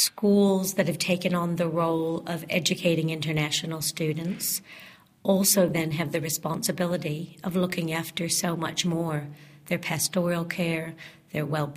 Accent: Christchurch, Canterbury, New Zealand; from Christchurch.

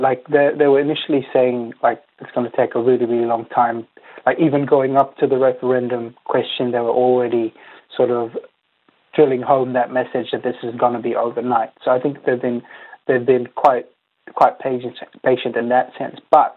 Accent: Western Province, Solomon Islands; even growing up in the Western Province in Solomon Islands, I remember the boats coming over

